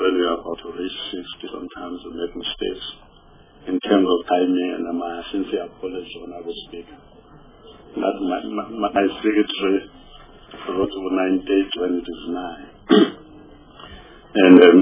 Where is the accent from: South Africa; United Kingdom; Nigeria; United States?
South Africa; because we are South African, generally we are known now all over the world as people who have mastered the art of negotiation